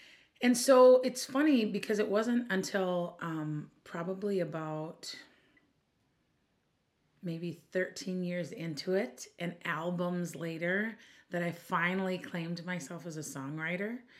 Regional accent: Minneapolis, Minnesota, United States; I'm from Minneapolis, Minnesota

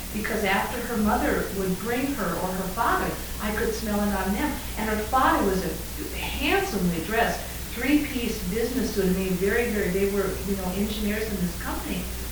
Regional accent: Minnesota, United States; I'm from Minnesota, mm-hmm. the south central part of Minnesota, Great Strait, south of Minneapolis, St. Paul.

